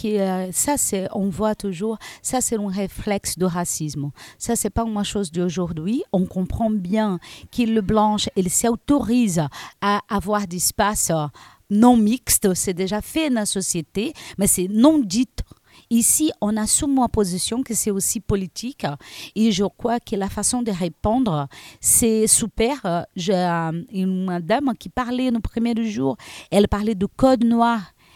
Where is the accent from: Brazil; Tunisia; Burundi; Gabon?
Brazil; French is a second language; now in France; je viens là du Brésil pour être ici en France et j'apprends beaucoup de choses